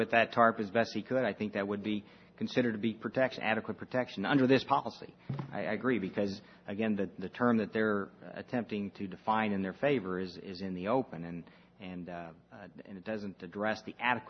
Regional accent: Illinois, United States; I'm from Southern Illinois, which we've been out without electricity for a week.

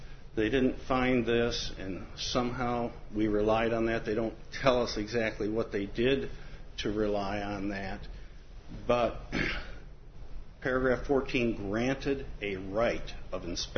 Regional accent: Peoria, Illinois, United States; from Peoria, representing the Nature Conservancy.

